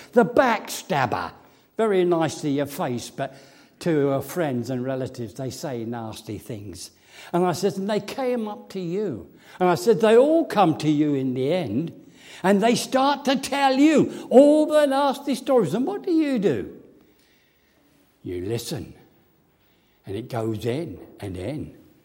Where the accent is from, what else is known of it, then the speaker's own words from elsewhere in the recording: England, United Kingdom; excuse my language, I'm an Englishman, a little old lady.